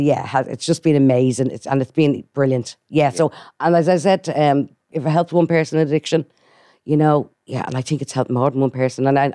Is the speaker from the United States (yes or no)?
no; Coolock, Leinster, Ireland; also born or lived in Manchester; I'm originally from Coolock, Kilmore. I was born in Manchester and we moved over here when I was four.